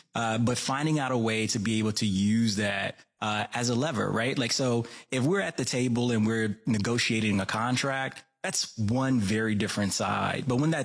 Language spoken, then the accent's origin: English; the South, United States; I mentioned being born and raised in the South. I mean, some of this is, you know, my Southern roots